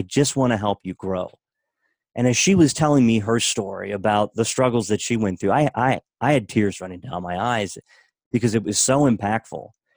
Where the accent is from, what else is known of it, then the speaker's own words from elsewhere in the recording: Hagerstown, Maryland, United States; I grew up in Western Maryland, a very culturally conservative place. Hagerstown, to be exact, and I lived in a community halfway between Williamsport and Hagerstown.